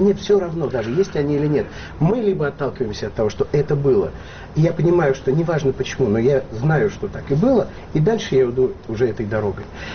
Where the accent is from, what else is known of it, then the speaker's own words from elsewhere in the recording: Armenia; Я армянин, радиоведущий. Я иначе не могу.